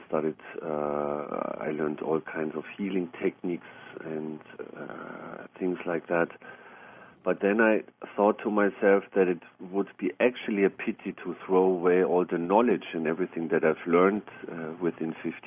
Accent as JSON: {"language": "English", "region": "Bavaria", "country": "Germany", "tie": "born there", "second_language": "English", "said": "As you can hear, I'm not from the United States. I was born in the south of Germany. I'm German. I'm still living south of Munich."}